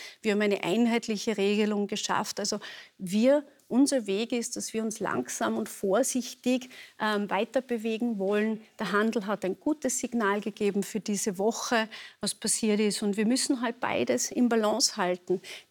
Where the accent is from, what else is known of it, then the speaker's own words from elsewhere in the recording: Tyrol, Austria; natürlich bin ich Tirolerin, und ein Herz schlägt für Tirol